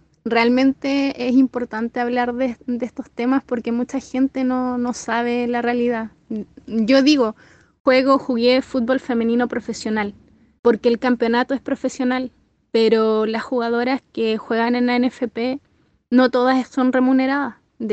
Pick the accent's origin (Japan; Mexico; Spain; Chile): Chile; Osorno, Los Lagos; Soy, como dices tú, osornina, nacida y criada en Osorno, jugadora de fútbol. Me desarrollé futbolísticamente acá, comencé en los barrios